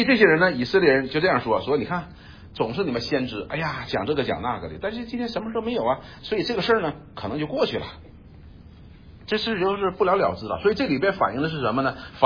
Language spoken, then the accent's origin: Chinese; China; 我们中国人都知道喝茶的时候是最放松的时候啊